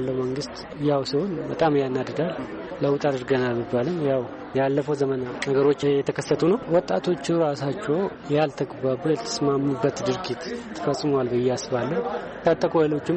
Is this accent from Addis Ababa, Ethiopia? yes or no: no; Ambo, Oromia, Ethiopia; ተወልጄ ያደግኩት እዚሁ ከተማ ነው።